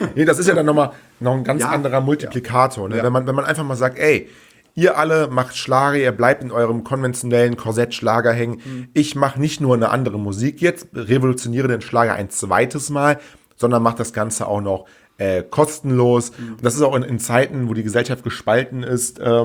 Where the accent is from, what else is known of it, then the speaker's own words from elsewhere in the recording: North Rhine-Westphalia, Germany; drisch, sagt man bei uns im Rheinland